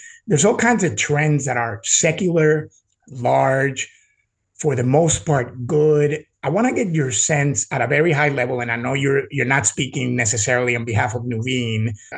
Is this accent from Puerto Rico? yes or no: yes; Puerto Rico; I grew up in Puerto Rico